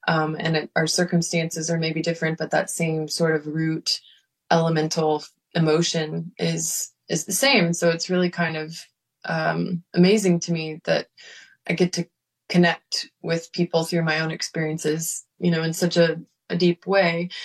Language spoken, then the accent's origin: English; Memphis, Tennessee, United States; moved away as an adult; like I grew up in Memphis. I lived here till I was 18, and I've not moved back